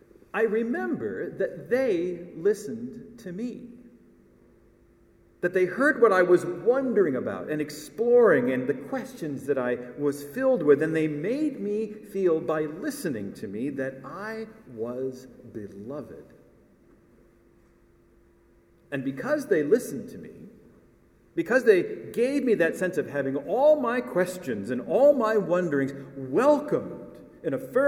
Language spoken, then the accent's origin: English; Midwest, United States; I grew up in the Midwest. That was a standard practice for the churches in my neighborhood, not at the cathedral.